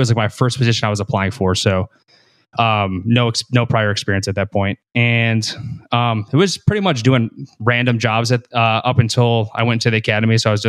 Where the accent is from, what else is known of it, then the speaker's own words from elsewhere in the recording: Lincoln Park, Michigan, United States; So I grew up in Lincoln Park, Michigan. So it's about 15, 20 minutes outside Detroit. It's in the suburbs.